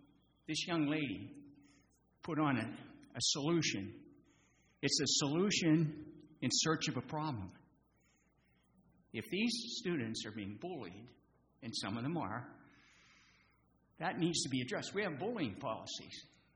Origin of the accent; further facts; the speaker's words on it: Port Orange, Florida, United States; I'm from Port Orange. I'm a resident and taxpayer there.